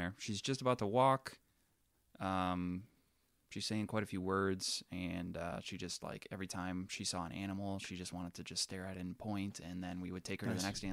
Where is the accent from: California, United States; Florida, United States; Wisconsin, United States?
Wisconsin, United States; Janesville; So in December of this year, we just moved back to Janesville, my hometown.